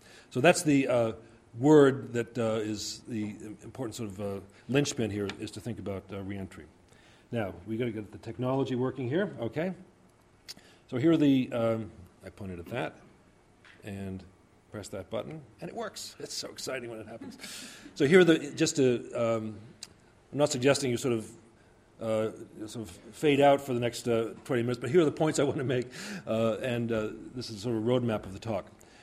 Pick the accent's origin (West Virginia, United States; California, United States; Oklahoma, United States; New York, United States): New York, United States; so it was nice to be welcomed as a New Yorker here in Wisconsin.